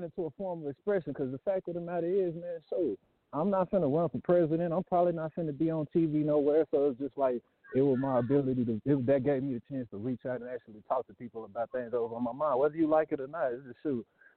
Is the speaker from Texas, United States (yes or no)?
yes; Dallas, Texas, United States; I'm from Cross Hemp in West Dallas, and that's the most important fact to know about a nigga at all times.